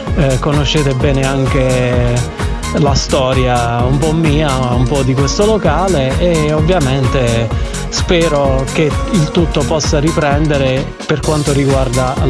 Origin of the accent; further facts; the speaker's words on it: Apulia, Italy; giù da noi in provincia di Foggia